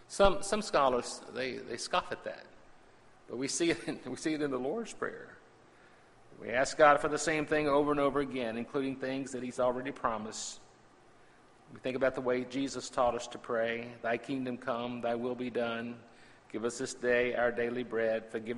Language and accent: English; Virginia, United States; Y'all know I'm a Virginian. I'm proud of that. I'm from the Old Dominion.